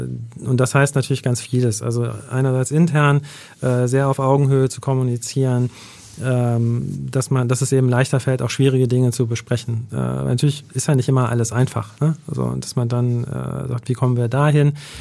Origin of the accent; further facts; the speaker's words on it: North Rhine-Westphalia, Germany; now in Hamburg, Germany; ich habe mich, glaube ich, selten so sehr als Ostwestfale gefühlt, wie seitdem ich hier in Hamburg bin